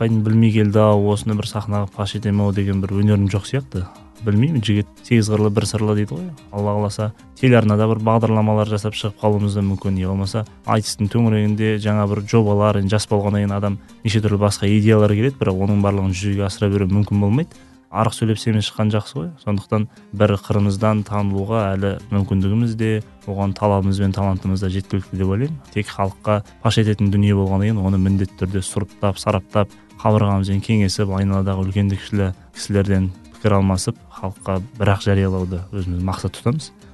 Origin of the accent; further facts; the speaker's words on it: Taldykorgan, Almaty Region, Kazakhstan; born there; Мен енді Алматы облысы Талдықорған қаласында 1991 жылы Алланың қалауымен шырет дүниеге келген екен.